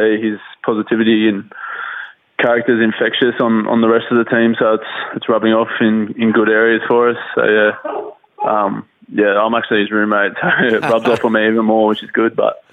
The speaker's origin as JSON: {"language": "English", "town": "Sydney", "region": "New South Wales", "country": "Australia", "said": "because I'm from Sydney anyway"}